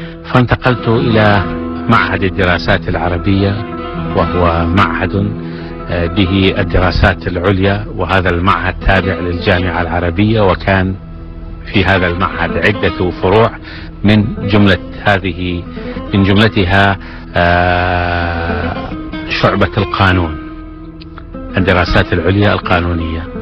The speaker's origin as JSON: {"language": "Arabic", "country": "Iraq", "first_language": "Kurdish", "second_language": "Arabic", "said": "أنا عراقي فكانوا يعتبرونني عربيا"}